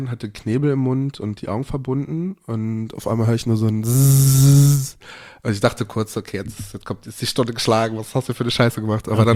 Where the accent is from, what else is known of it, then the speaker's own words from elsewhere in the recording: Cologne, North Rhine-Westphalia, Germany; now in Berlin, Germany; Ich komme aus Köln, ja.